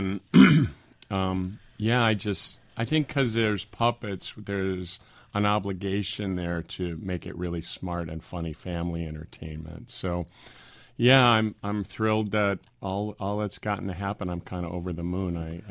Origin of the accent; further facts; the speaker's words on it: Wisconsin, United States; And it was pretty Spartan back there in Wisconsin, some of the programming.